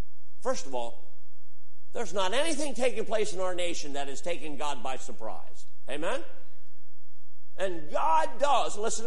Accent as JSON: {"language": "English", "town": "Freeburg", "country": "United States", "tie": "born or raised there", "said": "I can remember growing up in Freeburg, moving back to the area, purchasing the home I have right now"}